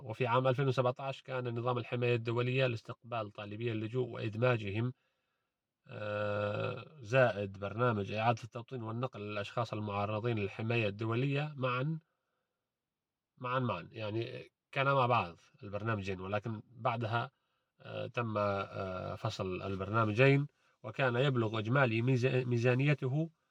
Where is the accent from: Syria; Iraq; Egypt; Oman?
Syria; وأنا شخص من سوريا، فعملية الترجمة كانت صعبة جدا